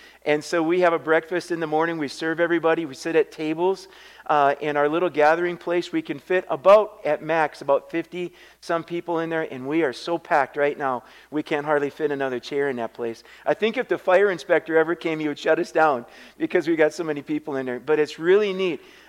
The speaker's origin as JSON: {"language": "English", "region": "Minnesota", "country": "United States", "tie": "born or raised there", "also_born_or_lived": "South Carolina", "lives_now": "Warroad, United States", "said": "But I grew up on a dairy farm, mid-state Minnesota, by Mille Lacs Lake."}